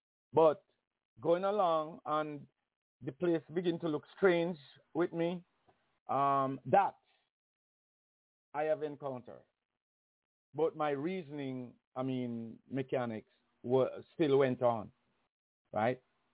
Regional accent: Jamaica; I learned that my problem was the way I grew up in Jamaica.

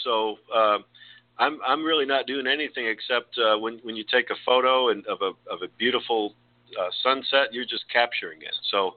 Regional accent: Atlanta, Georgia, United States; And so again, I come from Atlanta, which is the city of the Phoenix.

